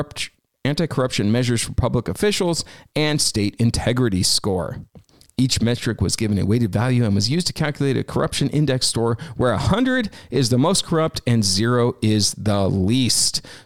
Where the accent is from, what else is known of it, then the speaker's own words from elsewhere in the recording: Washington, United States; Ladies and gentlemen, I am proud to announce to you that Washington State, my home state, what a great state we live in, don't we?